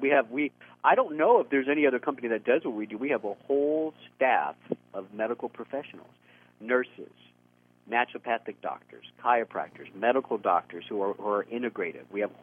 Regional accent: Texas, United States; moved away as an adult; I came from Texas. I was practicing internal medicine, and my patients knew more about nutrition than I did.

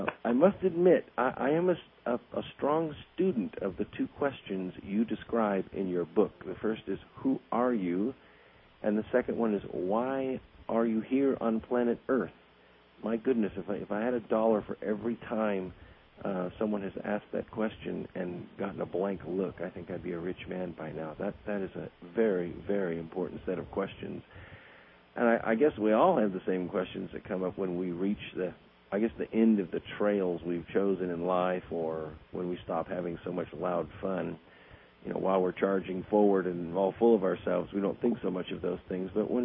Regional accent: Scotland, United Kingdom; he grew up in a small town in Scotland, my home country, which by no means is typical.

